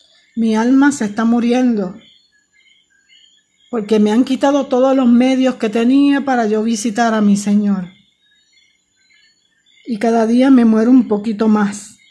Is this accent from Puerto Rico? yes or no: yes; Yabucoa, Puerto Rico; Es una gran lástima lo que está pasando en mi pueblo de Yabucoa.